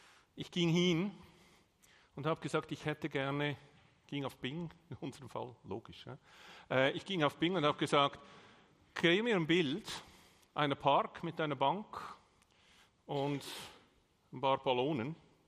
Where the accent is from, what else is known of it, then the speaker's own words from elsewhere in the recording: Switzerland; Übrigens, man hat auch gesagt, ich spreche Dialekt. Ich gebe mir Mühe, Hochdeutsch zu sprechen, wie Sie hören können, ich bin Schweizer.